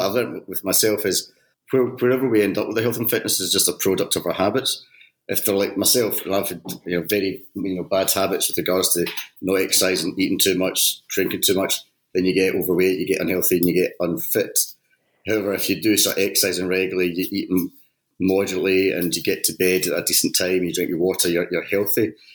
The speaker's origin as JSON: {"language": "English", "town": "Glasgow", "region": "Scotland", "country": "United Kingdom", "moved": "yes", "lives_now": "St Albans, United Kingdom", "said": "I'm not from St Albans, I am from Glasgow, but I moved down to St Albans back in 2000."}